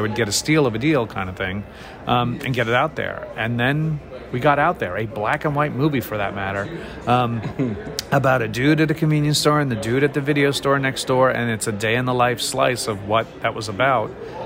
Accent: Old Bridge, New Jersey, United States; also born or lived in New York City / Palisades Park; Then I was born in New York City in 1969. And then we lived in New York City until 1979. Then we moved over to Jersey, northern Jersey for 4 years in the Palisade Park area, and then down to the central Jersey area in the Old Bridge area

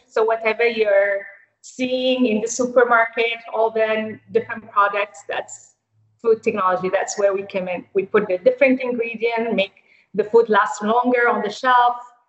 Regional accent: Yemen; English is a second language; moved away as an adult; now in Malaysia; I am originally from Yemen, but currently living in Malaysia.

